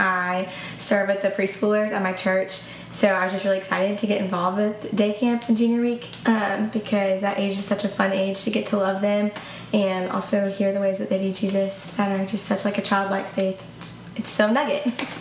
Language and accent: English; South Carolina, United States; I'm from South Carolina, and this is my first summer out here.